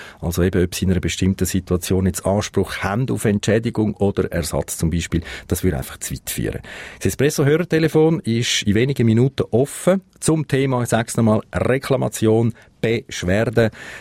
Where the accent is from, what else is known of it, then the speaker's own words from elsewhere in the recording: Switzerland; bei uns in der Schweiz